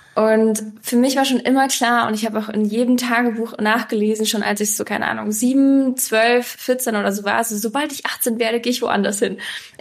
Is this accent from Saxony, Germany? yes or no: no; Munich, Bavaria, Germany; now in Mexico; Also ich bin in München geboren und mein Papa ist aus Argentinien und meine Mama ist Deutsche. Das heißt, ich habe manchmal ein bisschen geschummelt, habe ich das Gefühl, weil ich halt schon seit klein auf mit 2 Kulturen aufgewachsen bin.